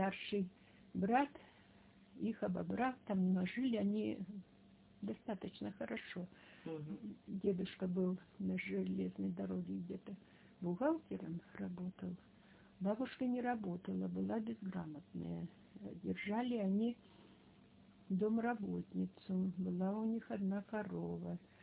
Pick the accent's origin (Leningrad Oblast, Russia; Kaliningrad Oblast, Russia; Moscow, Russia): Leningrad Oblast, Russia; Lyuban; born there; Да, я родилась в Любани в 1937 году, 8 октября.